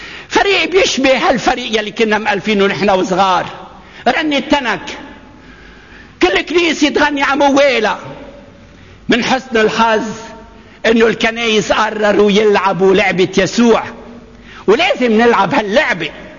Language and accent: Arabic; Rayak, Beqaa, Lebanon; بتذكر بس كنا صغار ببلدتنا رياء، وبتعرفوا رياء كان مركز كبير ومهم للجيش الفرنسي